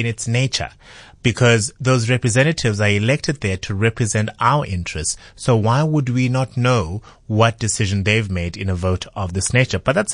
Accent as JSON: {"language": "English", "country": "South Africa", "said": "Can I just say, as a South African, I'm tired."}